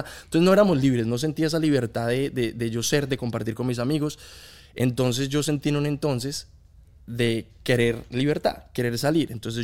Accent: Pereira, Risaralda, Colombia; also born or lived in Bogotá; yo nací en Bogotá, mis padres son de Pereira, pero yo nos criamos

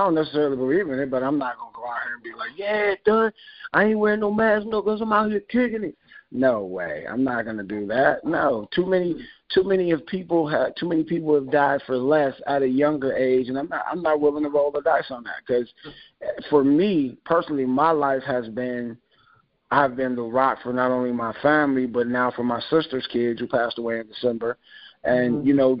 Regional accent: Cleveland, Ohio, United States; I'm from Cleveland, Ohio.

